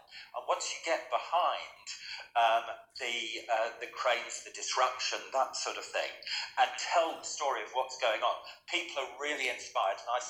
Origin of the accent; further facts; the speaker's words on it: London, United Kingdom; accent: London; moved away as an adult; You probably hear from my accent earlier, I'm a Londoner. I arrived here 30 years ago